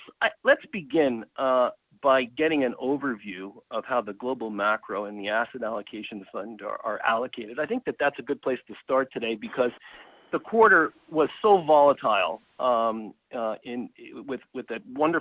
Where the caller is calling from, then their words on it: Cape Breton, Nova Scotia, Canada; I'm calling in from Cape Breton, where it snowed last night and the skies are gray.